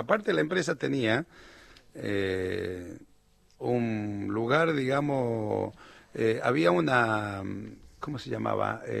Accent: Tartagal, Salta, Argentina; cuando después me vengo de Tartagal a Salta

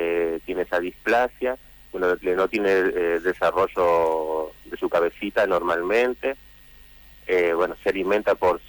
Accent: San Benito, Entre Ríos, Argentina; Sí, nosotros somos de San Benito.

